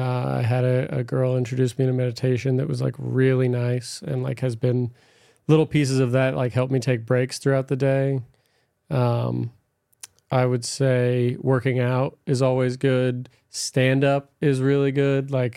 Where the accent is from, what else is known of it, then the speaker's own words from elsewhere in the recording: Los Alamitos, California, United States; From, Orange County, Los Alamitos / Long Beach.